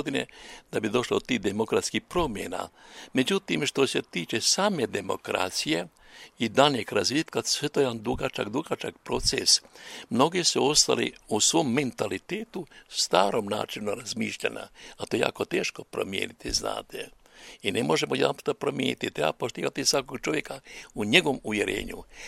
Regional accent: Croatia; kako da ja ne bi volio, ja kao rođeni Hrvat tamo.

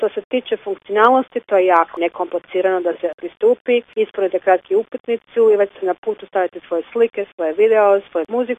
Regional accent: Croatia; Mi smo Hrvati ipak

